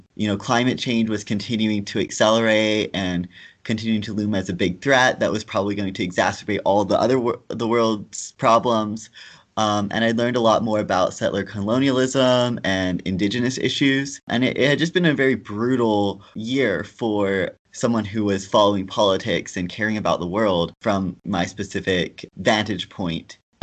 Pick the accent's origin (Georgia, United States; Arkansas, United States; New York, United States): Georgia, United States; Conyers; now in Salt Lake City, United States; I've been in Salt Lake City for a little over 10 years now, but I grew up in Georgia in a kind of suburban town called Conyers